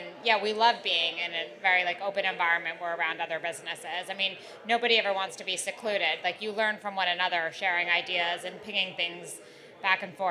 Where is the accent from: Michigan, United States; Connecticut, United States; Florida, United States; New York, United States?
New York, United States; New York City; I grew up in New York City. I had never explored this part of Brooklyn